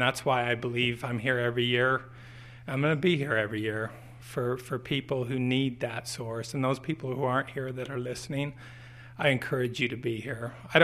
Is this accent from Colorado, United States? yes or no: no; Utah, United States; I'm from the Utah County group. I call it the compound. I've lived there my whole life.